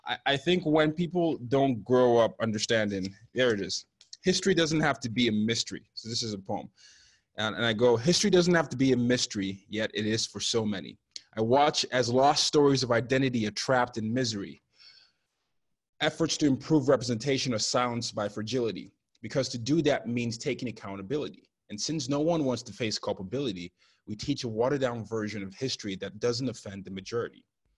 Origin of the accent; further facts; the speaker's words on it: Nigeria; I'm Nigerian, so I'm not even African-American